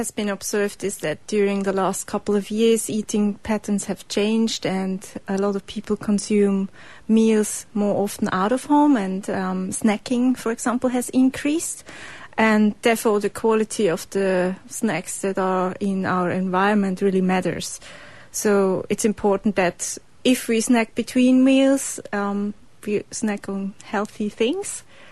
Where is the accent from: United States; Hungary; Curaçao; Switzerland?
Switzerland; Switzerland.